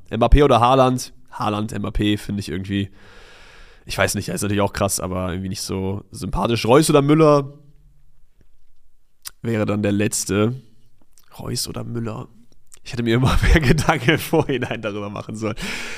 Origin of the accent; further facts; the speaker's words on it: Troisdorf, North Rhine-Westphalia, Germany; ich komme aus Troisdorf